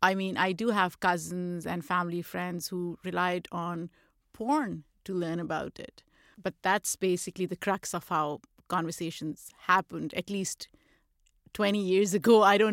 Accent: Pakistan; I grew up in Pakistan, Shah Jahan.

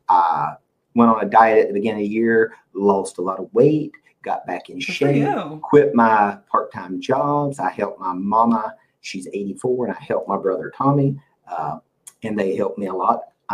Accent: North Carolina, United States; So I got another job with the state of North Carolina at a college in my hometown, Stanley Community College.

